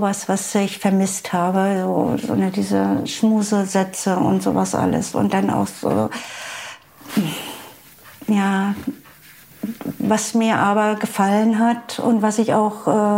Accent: Germany; Ich bin 66 Jahre alt. Ich bin in der DDR geboren und aufgewachsen.

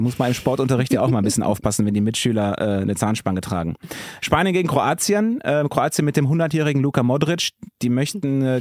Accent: North Rhine-Westphalia, Germany; Die sind ja in Iserlohn, habe ich ja schon gesagt, das ist ungefähr in meiner Heimat.

